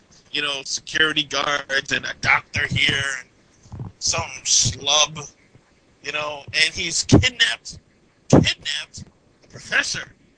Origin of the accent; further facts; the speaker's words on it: New York, United States; Now, I don't know about you, but I'm a New Yorker